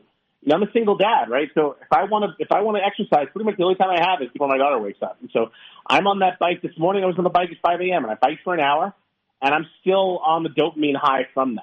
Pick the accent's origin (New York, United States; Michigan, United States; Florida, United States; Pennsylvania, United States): New York, United States; New York City; growing up in New York City in the public schools in the 70s and 80s